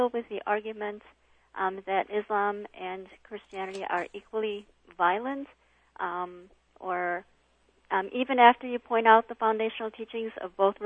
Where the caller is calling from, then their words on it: Chicago, Illinois, United States; North Side, city of Chicago near Wrigley Field.